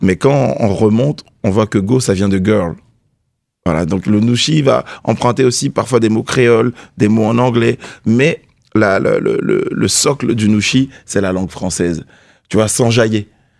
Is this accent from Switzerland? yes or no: no; France; quand je vais à l'étranger et que je dis je suis français